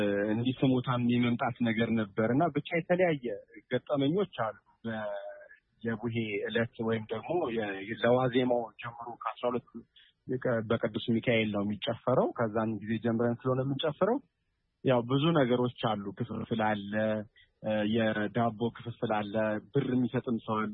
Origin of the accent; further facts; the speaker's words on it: Addis Ababa, Ethiopia; እዚሁ አዲስ አበባ አካባቢ ነው የተወለድነው እና ያደግነው